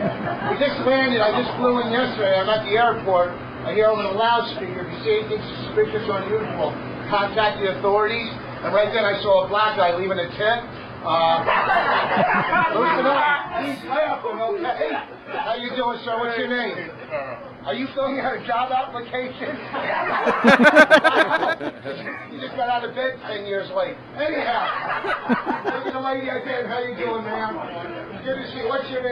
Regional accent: New Jersey, United States; I'm from Jersey, like I said, cancer.

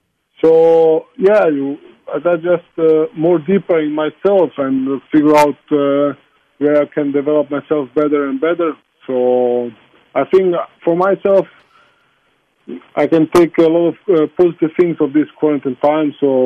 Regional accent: Croatia; You know, I'm from Croatia, so I like Balkan music a lot.

